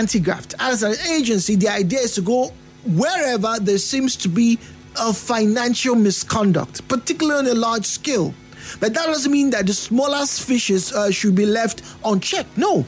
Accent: Benin; Once again, I grew up in Benin where people were doing these things.

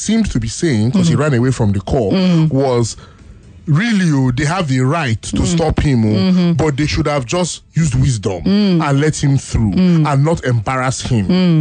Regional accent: Nigeria; As a Nigerian citizen.

